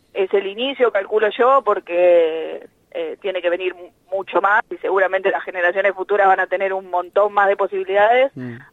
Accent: Tandil, Buenos Aires Province, Argentina; now in La Plata, Argentina; yo tengo 28 años, hace bastante tiempo que jugué al fútbol. Yo soy de Tandil, arranqué en Tandil de chiquitita, entonces jugué en Tandil, bueno, mucho tiempo, vine acá a La Plata a jugar la Liga de La Plata

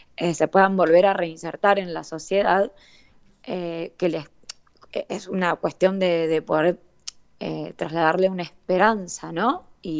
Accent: La Plata, Buenos Aires Province, Argentina; now in Mendoza, Argentina; soy platense también.

